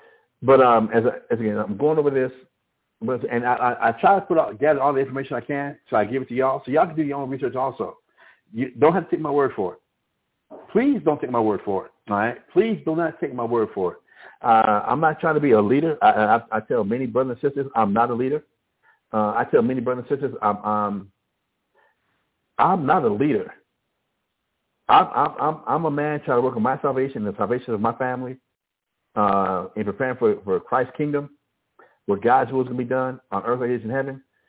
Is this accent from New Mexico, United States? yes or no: yes; Albuquerque, New Mexico, United States; Growing up in Albuquerque and then actually visiting a lot of the reservations around Albuquerque, I don't see the Native Americans there prospering.